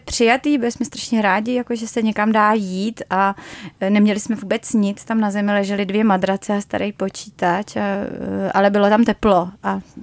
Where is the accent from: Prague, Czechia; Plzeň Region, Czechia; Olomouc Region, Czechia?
Prague, Czechia; i když jsem byla Pražačka